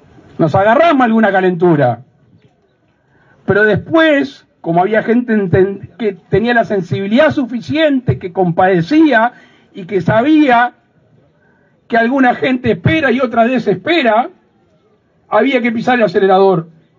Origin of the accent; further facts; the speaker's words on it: Uruguay; nos jactamos como uruguayos